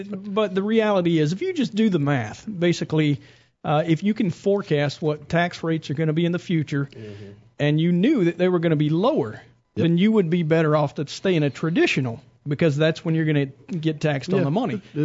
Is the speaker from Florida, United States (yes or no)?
no; Mableton, Georgia, United States; I grew up in Mableton.